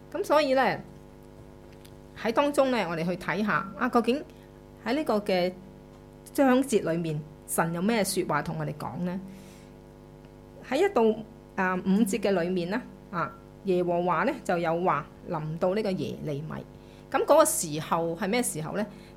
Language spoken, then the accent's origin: Cantonese; Hong Kong; 聽到我們是香港來的，